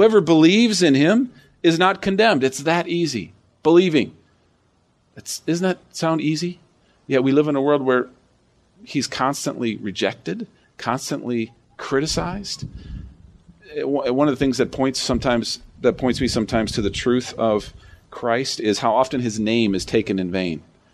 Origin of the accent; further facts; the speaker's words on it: Rockford, Illinois, United States; I grew up in Rockford, so I'm a loyal Bears fan.